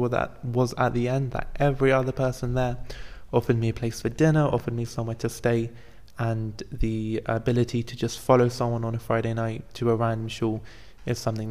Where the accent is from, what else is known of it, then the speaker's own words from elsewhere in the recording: London, United Kingdom; and I am from London.